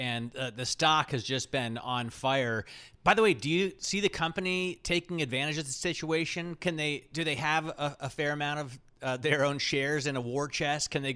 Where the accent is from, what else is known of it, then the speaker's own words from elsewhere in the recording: Ohio, United States; I am from the great state of Ohio